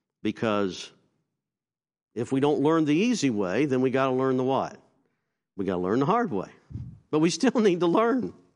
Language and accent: English; Virginia, United States; I was a fella at the church that I grew up in Virginia.